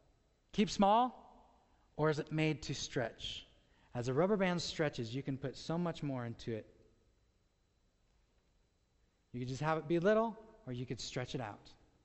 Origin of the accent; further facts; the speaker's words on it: Colorado, United States; not only am I preaching in Florida, but because I'm from Colorado.